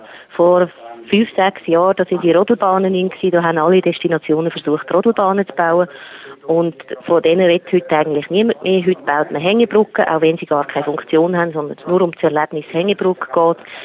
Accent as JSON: {"language": "German", "country": "Switzerland", "said": "weil wir sonst auch als Schweizer, oder? Wir fliegen lieber ins Ausland"}